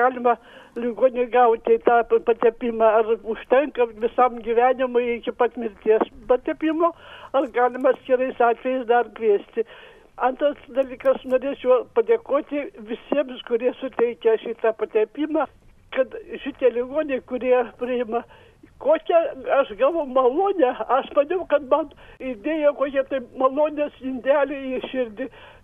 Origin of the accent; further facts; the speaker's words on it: Šiauliai, Šiauliai County, Lithuania; aš esu iš Šiaulietė.